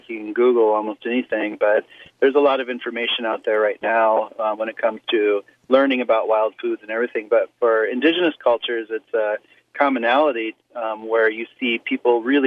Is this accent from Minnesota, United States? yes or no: no; Pine Ridge, South Dakota, United States; growing up on Pine Ridge and being Lakota